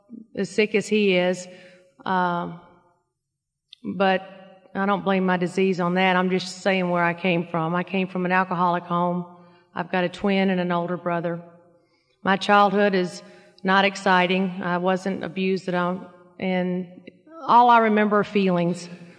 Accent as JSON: {"language": "English", "town": "Nashville", "region": "Tennessee", "country": "United States", "tie": "born there", "said": "I was born in 53, so I was a baby boomer. I was born in Nashville, middle-class family."}